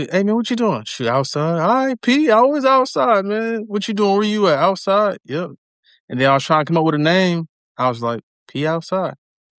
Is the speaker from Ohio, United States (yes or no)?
yes; Canton, Ohio, United States; I'm from Canton. We're right there by Akron.